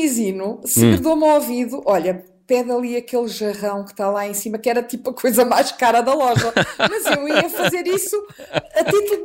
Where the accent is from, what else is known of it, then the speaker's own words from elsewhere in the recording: Portugal; como pessoa que nós vivemos em Lisboa e em Portugal, somos portugueses